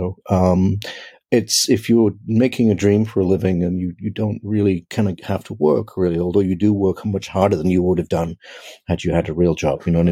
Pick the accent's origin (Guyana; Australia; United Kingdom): United Kingdom; England; now in Los Angeles, United States; I was originally from England, but I've been living in Los Angeles for, good God, a long time.